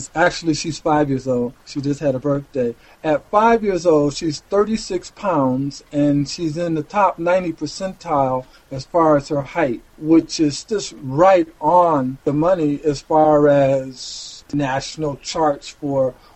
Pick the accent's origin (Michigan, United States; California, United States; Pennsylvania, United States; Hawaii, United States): Michigan, United States; Detroit; My whole family, out of my whole family that I grew up with in Detroit, out of 24 relatives, only 4 of us are still alive.